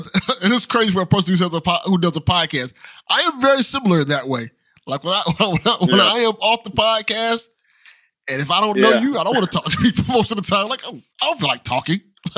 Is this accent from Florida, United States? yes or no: yes; Miami, Florida, United States; I grew up in the hood. I grew up in Miami, and in Miami, you got like, you know, I grew up in Liberty City. That's a straight up hood.